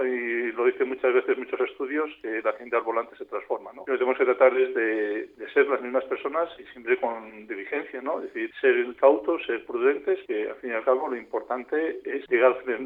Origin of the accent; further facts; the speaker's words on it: Spain; como somos los españoles